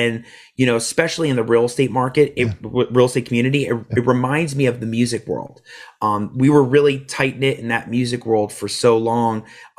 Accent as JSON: {"language": "English", "town": "Miami", "region": "Florida", "country": "United States", "tie": "born or raised there", "said": "I grew up in Miami. So I knew that I needed to see a different opportunity."}